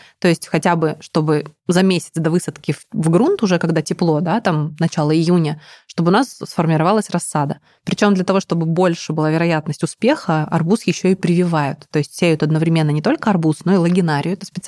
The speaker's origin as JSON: {"language": "Russian", "region": "Siberia", "country": "Russia", "said": "Это тоже можно, но я, видишь, родом из Сибири."}